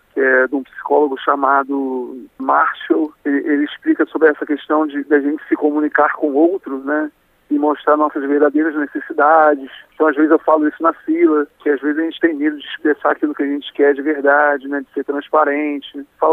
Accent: Petrópolis, Rio de Janeiro, Brazil; né, sou da cidade de Petrópolis, Rio de Janeiro

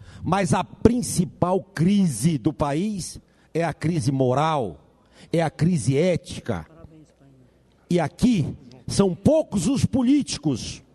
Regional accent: Roraima, Brazil; fica a passo de jabuti, como diz na minha terra, no estado de Roraima

